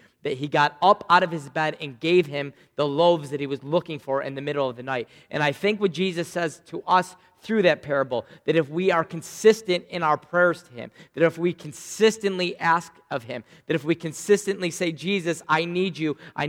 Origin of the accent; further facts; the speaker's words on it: Spencerport, New York, United States; I grew up in Spencerport. Me and my wife had our four kids in Spencerport. We bought our first house in the village of Spencerport.